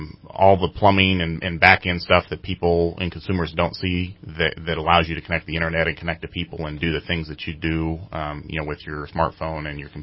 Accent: Redding, California, United States; Yeah, so I grew up here in Shasta County in Redding. Went to Shasta High School. Went to Shasta College for a couple years.

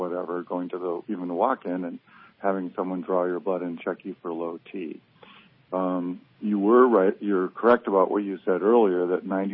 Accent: Minnesota, United States; just because I grew up in Minnesota, so the analogy I use

